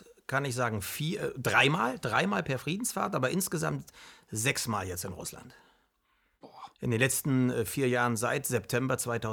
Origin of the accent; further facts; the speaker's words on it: East Germany, Germany; ich kenne das noch aus der DDR, ich komme noch mal aus der DDR